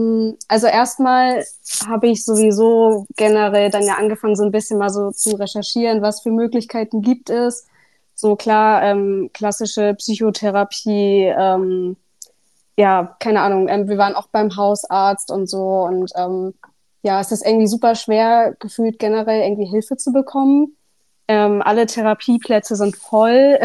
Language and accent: German; Kiel, Schleswig-Holstein, Germany; ich bin 26, ich komme aus Kiel